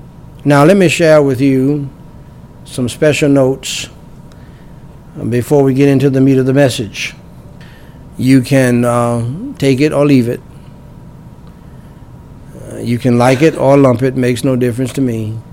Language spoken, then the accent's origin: English; United States; One of those odds is I'm from America and she's from Jamaica.